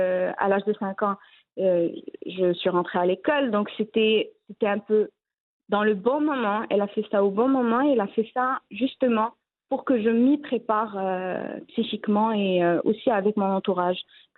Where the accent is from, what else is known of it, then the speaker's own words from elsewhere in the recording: Agadir, Souss-Massa, Morocco; also born or lived in Essaouira; Moi, à la base, je suis née à Souera.